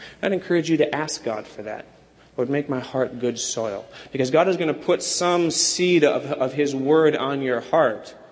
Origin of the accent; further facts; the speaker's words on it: Wisconsin, United States; Yeah, I'm from Wisconsin, I admit it. It's a sickness that I can't shake.